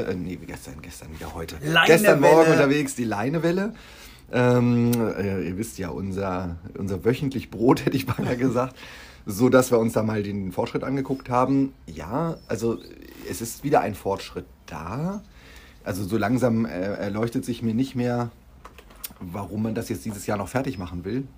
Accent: Hanover, Lower Saxony, Germany; was erstmal per se als Hannoveraner, finde ich, eine Frechheit ist

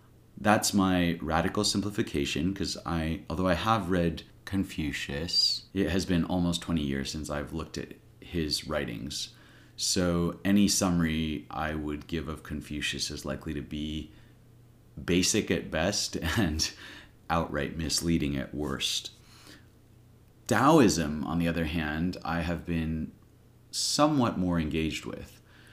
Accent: United States; now in Britain; As an American in Britain, I never quite know whether I'm supposed to say Z or Z anymore.

